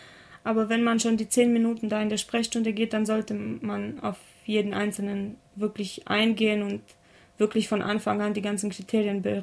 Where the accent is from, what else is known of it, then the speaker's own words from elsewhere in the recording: Timișoara, Timiș County, Romania; moved away; die erste Heimat wird immer Timișoara bleiben.